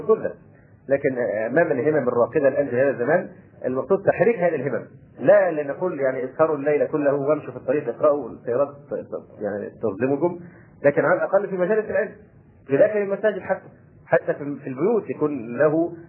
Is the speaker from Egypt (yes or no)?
yes; Egypt; وربما الأمر هنا عندنا في مصر أخف